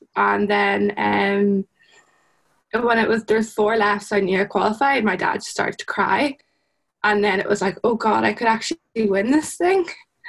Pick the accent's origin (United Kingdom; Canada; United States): United Kingdom; Northern Ireland; I'm from Fermanagh in Northern Ireland